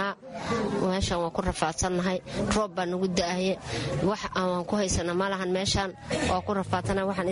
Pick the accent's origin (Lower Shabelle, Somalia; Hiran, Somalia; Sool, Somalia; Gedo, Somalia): Lower Shabelle, Somalia; Janaale; Waxaan ka imaaday janaale, janaalaan ka imaaday dhibaan iga keenay, biyana soo kiciyey.